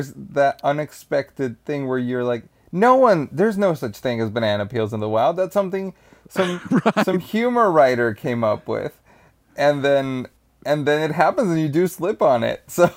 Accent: Colombia; English is a second language; moved away as an adult; now in United States; I am an immigrant. You know, I come from Colombia. Okay. I moved to the States 5 years ago, and I have an artist visa.

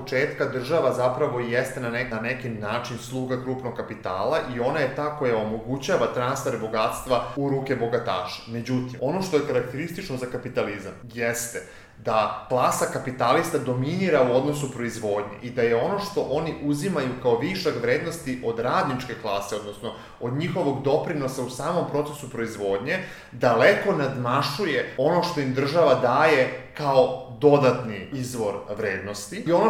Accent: Serbia; opet ako dolazimo iz Srbije

